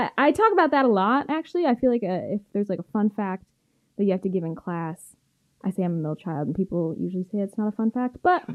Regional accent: Elmira, New York, United States; So I'm from Elmira, New York, Southern Tier. About an hour west from Binghamton.

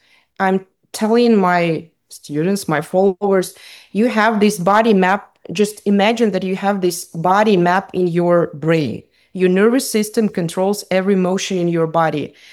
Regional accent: Kazakhstan; I'm from Kazakhstan, so former Soviet Union country, where we were raised with the idea you have to struggle, you have to push to the limits

